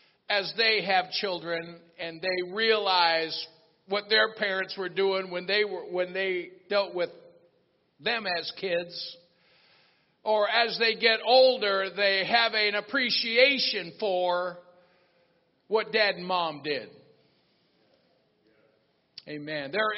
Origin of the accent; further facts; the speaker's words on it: Virginia, United States; My experience of growing up in God in Virginia, that church there holds a very special place in my heart.